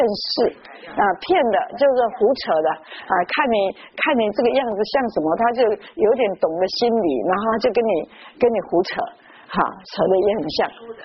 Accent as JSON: {"language": "Chinese", "country": "Taiwan", "said": "我们台湾人"}